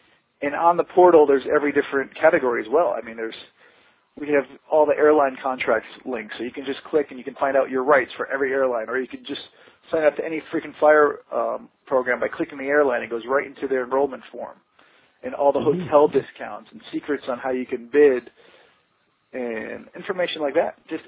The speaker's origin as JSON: {"language": "English", "region": "Connecticut", "country": "United States", "tie": "born or raised there", "said": "Well, you know, I grew up in Connecticut, and I have a crazy story because I used to be afraid to fly."}